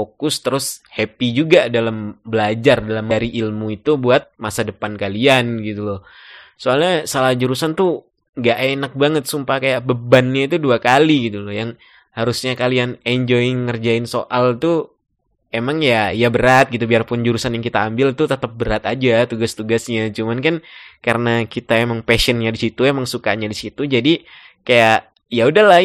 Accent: North Sumatra, Indonesia; now in Malang, Indonesia; Kalau di sana pakai bahasa Aceh, dan aku kan asalnya dari Sumatera Utara, jadi pakainya bahasa Batak gitu kan.

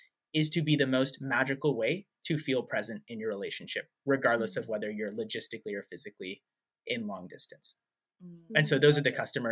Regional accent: Kansas, United States; And I grew up in Kansas, in the middle of the Midwest

